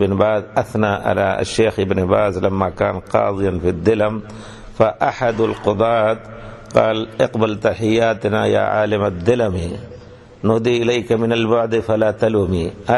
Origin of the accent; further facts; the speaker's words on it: India; أحبنا بمجرد ما عرفنا أننا جينا من الهند